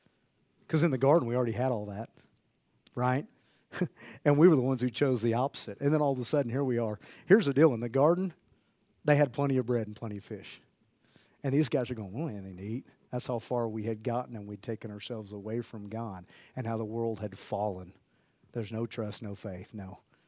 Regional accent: Oklahoma, United States; I'm still saying my ain'ts. I'm still from Western Oklahoma.

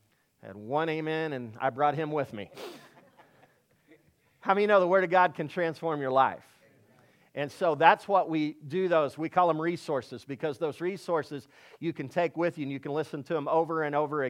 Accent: Laverne, Oklahoma, United States; now in Tulsa, United States; And then I grew up in Laverne, Oklahoma. Don't hold that against me. I moved a long time ago. But we live in Tulsa now

